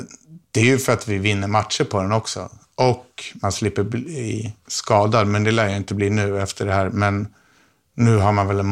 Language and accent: Swedish; Sundbyberg, Stockholm County, Sweden; han är ju som mig också född och uppvuxen här i Sumpan